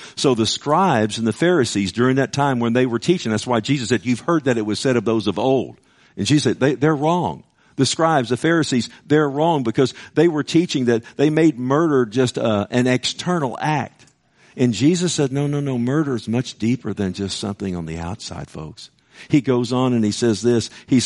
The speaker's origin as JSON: {"language": "English", "town": "Keller", "region": "Texas", "country": "United States", "tie": "born or raised there", "said": "We grew up in Keller on the farm, okay?"}